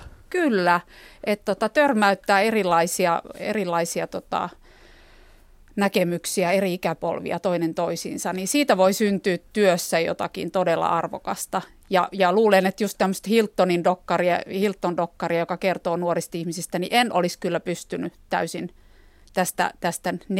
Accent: Rovaniemi, Lapland, Finland; also born or lived in Kajaani; me muutettiin siis sieltä Kajaanista sitten Rovaniemelle, ja Rovaniemen lastensairaala tuli kyllä hyvin tutuksi paikaksi minulle pienestä pitäen

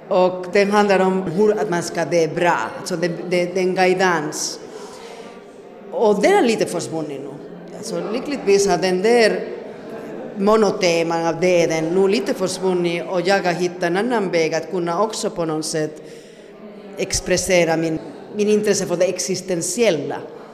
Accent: Santiago de Compostela, Galicia, Spain; accent: Spanish; also born or lived in Madrid; now in Finland; Jag är ju uppvuxen i Madrid i början och sen har jag ju flyttat när jag var 1-2 år till Santiago de Compostela, var jag har bott och uppväxt egentligen. Och sen 99 kom jag hit till Finland, tillbaka till rötterna kan man säga.

